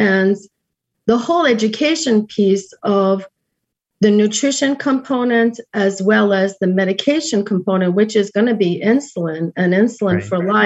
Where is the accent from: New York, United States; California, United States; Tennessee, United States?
New York, United States; Queens; And I grew up in Queens.